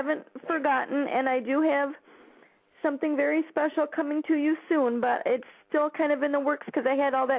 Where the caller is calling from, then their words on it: Mount Pleasant, Michigan, United States; from Mount Pleasant.